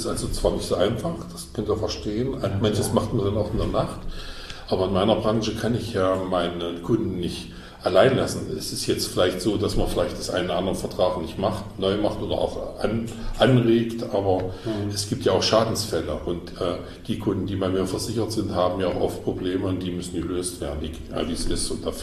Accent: Saxony-Anhalt, Germany; Wir haben in Mansfeld-Südharz, das ist ja der Kreis, wo ich herkomme

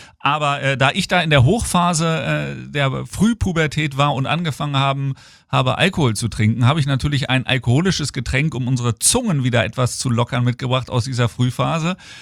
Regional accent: Hanover, Lower Saxony, Germany; als Hannoveraner

